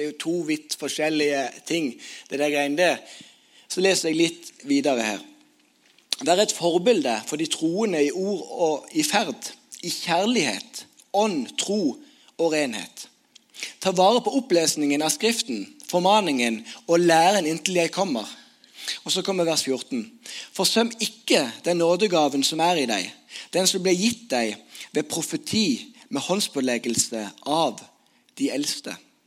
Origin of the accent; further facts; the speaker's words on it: Sokndal, Rogaland, Norway; Jeg er fra Sokndal. Møy er en drøy halvtime fra meg